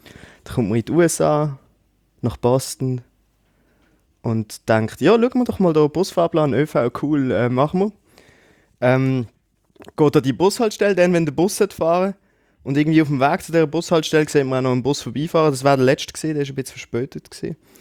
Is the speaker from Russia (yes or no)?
no; Switzerland; Und ja, dass wir so Probleme in der Schweiz ja nicht haben und wie toll es bei uns in der Schweiz ist.